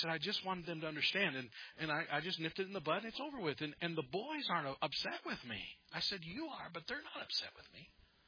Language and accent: English; Custer, South Dakota, United States; I stood up and said, I'm from Custer, South Dakota.